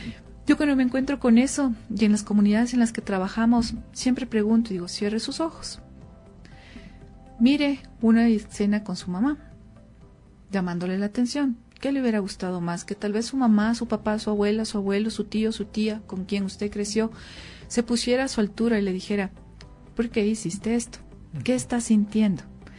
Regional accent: Ecuador; Queremos construir un nuevo país con una nueva conceptualización de la identidad como ecuatorianos

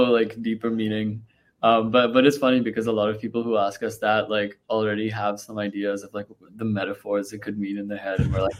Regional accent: Mumbai, Maharashtra, India; I'm one half of … I grew up in Bombay.

